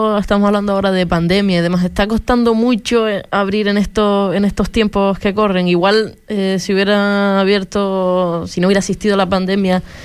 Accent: Lajares, Canary Islands, Spain; no es porque sea mi pueblo, Lajares.

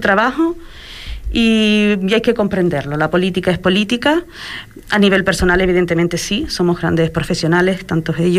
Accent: Puerto del Rosario, Canary Islands, Spain; Yo soy majorera, soy de Puerto del Rosario

